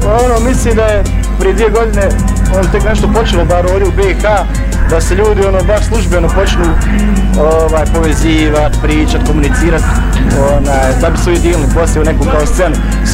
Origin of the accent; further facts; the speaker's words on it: Zenica, Federation of Bosnia and Herzegovina, Bosnia & Herzegovina; iz Zenice sam inače